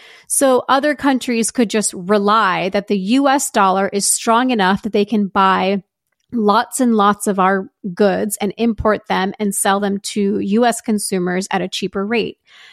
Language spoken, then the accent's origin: English; Cincinnati, Ohio, United States; You know, I'm from Cincinnati, Ohio, so I focus a little bit on that region